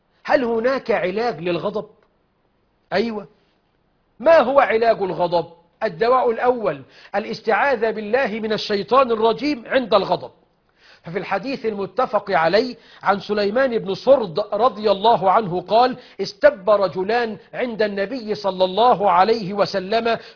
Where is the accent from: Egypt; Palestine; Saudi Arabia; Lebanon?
Egypt